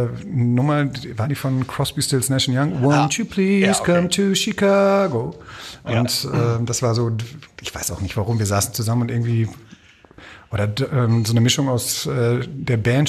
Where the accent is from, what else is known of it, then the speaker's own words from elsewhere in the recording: Münster, North Rhine-Westphalia, Germany; ich weiß noch ganz genau, dass es bei uns in Münster im Treppenhaus war und ich meinem Bruder unten im Keller diese Platte habe auflegen hören